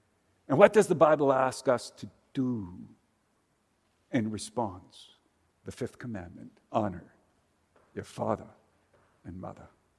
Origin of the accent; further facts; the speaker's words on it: Canada; also born or lived in Germany; I was born in Germany. And though I was very young when we emigrated to Canada